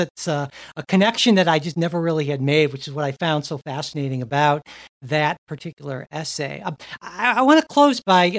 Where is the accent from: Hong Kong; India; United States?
United States; Midwest; maybe it's because I'm a Midwesterner, I don't know